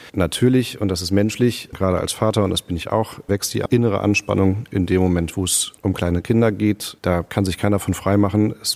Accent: Hamburg, Germany; Ich bin in Hamburg aufgewachsen, von daher mag ich plattes Land mit Wasser in der Nähe.

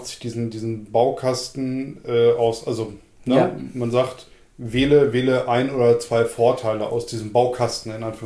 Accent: Lower Saxony, Germany; born or raised there

